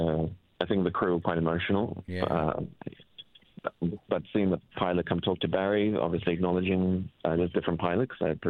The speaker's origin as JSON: {"language": "English", "country": "South Africa", "said": "I'm South African."}